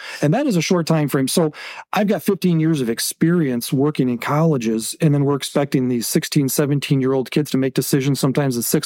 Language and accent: English; Wisconsin, United States; And then obviously in my home state of Wisconsin is where I maintain.